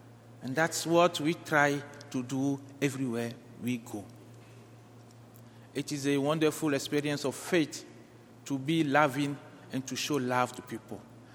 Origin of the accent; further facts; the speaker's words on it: Benin; English is a second language; moved away as an adult; also born or lived in Malawi / Zambia; now in Ghana; I am from Benin Republic, a country in the West Africa.